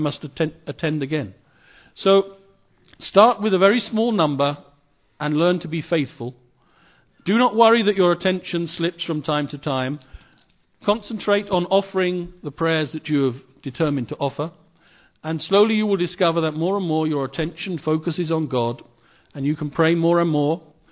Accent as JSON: {"language": "English", "country": "United Kingdom", "lives_now": "Egypt", "said": "I don't speak Arabic, and as a British person who is Orthodox, I don't believe I should learn to speak Arabic other than to be able to communicate here in Egypt."}